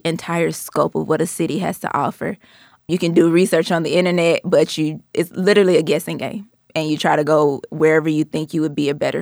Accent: Atlanta, Georgia, United States; I just assumed that, you know, I'm from Atlanta. I went to school down in Miami.

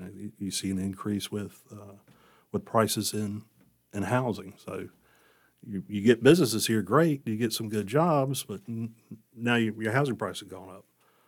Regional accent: Wilmington, United States; I was born and raised here in Wilmington. My parents were born and raised here as well.

